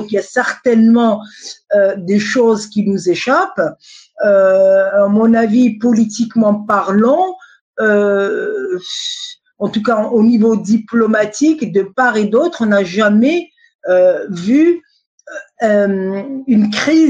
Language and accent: French; Algeria; On est algérien parce que il y a beaucoup de binationaux, beaucoup de franco-algériens